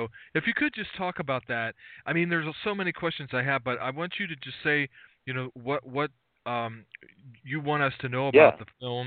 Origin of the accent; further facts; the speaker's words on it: Ohio, United States; And they would say, well, where are you from? And Aaron, I would say, oh, from Ohio.